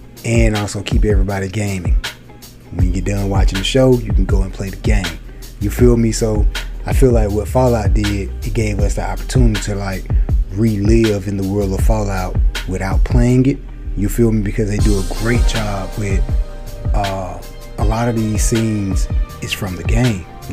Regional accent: the South, United States; accent: Southern; I know my southern accent, hey, it'll get you, man, it'll get you.

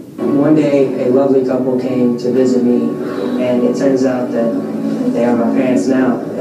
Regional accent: Daphne, Alabama, United States; I'm from Daphne, Alabama, and I'm a senior.

